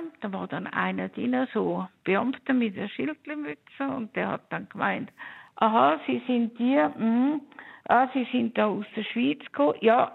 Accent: Germany; now in Switzerland; Ich bin ja ursprünglich Deutsche. Und dann als ganz junges Mädchen

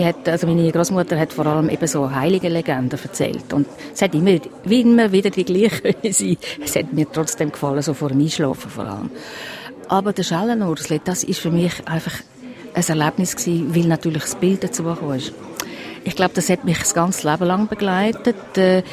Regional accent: Zug, Switzerland; Ja, eine Kleinstadt. Also ich bin in Zug aufgewachsen.

